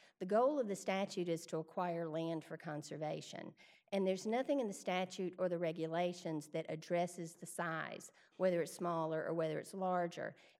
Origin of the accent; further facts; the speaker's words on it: Georgia, United States; I had never seen one until I went to this golf course and I grew up in Georgia.